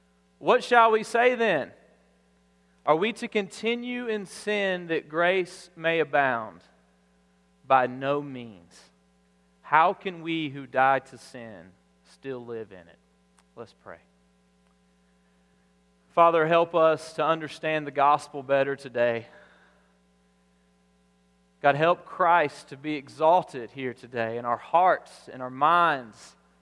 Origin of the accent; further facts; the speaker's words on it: Alabama, United States; I am from South Alabama, and I grew up around what we call water moccasins, which you might call cotton mouths, and rattlesnakes.